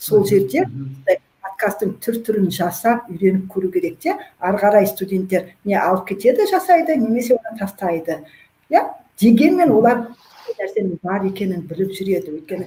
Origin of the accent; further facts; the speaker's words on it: Astana, Kazakhstan; now in Almaty, Kazakhstan; мүмкін Астанаданмын ғой, бірақ Алматыда жүріп